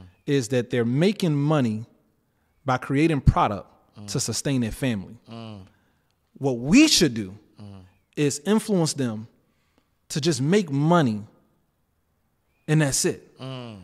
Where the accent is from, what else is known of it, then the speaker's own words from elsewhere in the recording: Washington, District of Columbia, United States; now in Atlanta, United States; And I was born and raised in Southeast D.C. Mm. And my neighborhood what I had to navigate was pretty tough, you know?